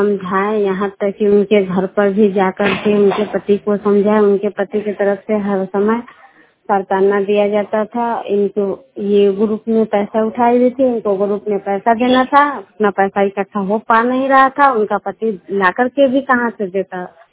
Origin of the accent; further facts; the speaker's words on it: Muzaffarpur, Bihar, India; मैं मुजफ्फरपुर जिले की रहने वाली हूँ।